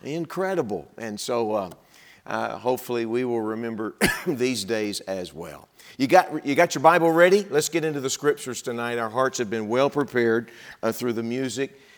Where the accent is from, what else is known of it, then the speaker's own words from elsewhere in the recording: Texas, United States; accent: Texan; I don't speak like a Wisconsinite. I speak like I'm from Texas.